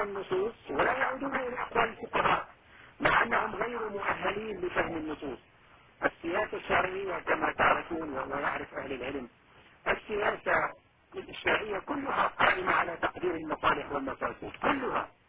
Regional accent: Syria; يعني الحقيقة أنا بوصف سوري ومناصر للثورة السورية منذ انطلاقتها

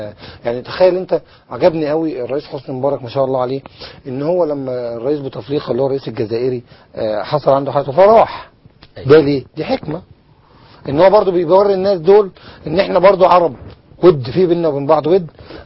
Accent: Egypt; كمصري او كعربي

